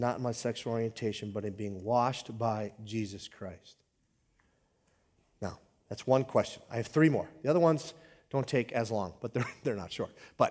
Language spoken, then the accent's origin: English; Hibbing, Minnesota, United States; If I say I'm a Hibbingite, that means I'm from Hibbing.